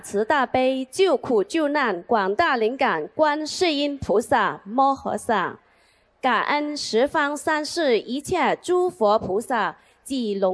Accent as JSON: {"language": "Chinese", "region": "Hamburg", "country": "Germany", "said": "我来自汉堡，2015年7月中旬开始修习心灵法门的"}